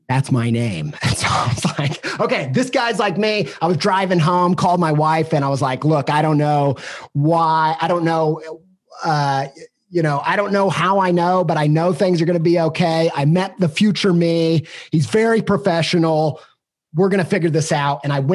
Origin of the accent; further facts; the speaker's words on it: Midwest, United States; And I felt like, you know, I'm from the Midwest, and we have this great patron saint of the Midwest.